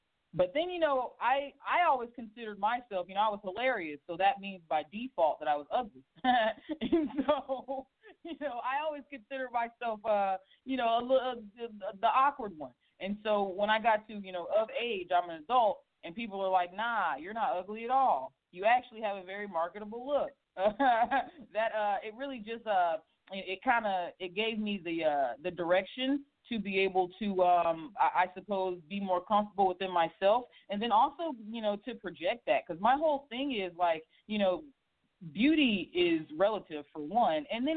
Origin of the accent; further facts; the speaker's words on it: Durham, North Carolina, United States; I came from Durham, North Carolina, Bull City all day, baby.